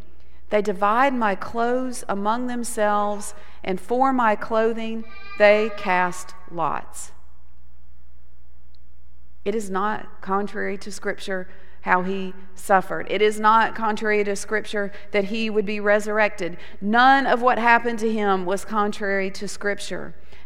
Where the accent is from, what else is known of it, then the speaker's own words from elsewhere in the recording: Montgomery, Alabama, United States; now in Birmingham, United States; I grew up in Montgomery, Alabama, and I moved to the Birmingham area right after college.